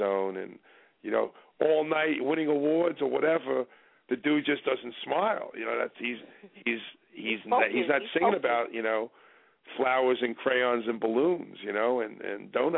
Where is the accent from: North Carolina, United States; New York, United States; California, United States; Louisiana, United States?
New York, United States; now in Philadelphia, United States; I'm from New York, but I've been doing it out of Philly.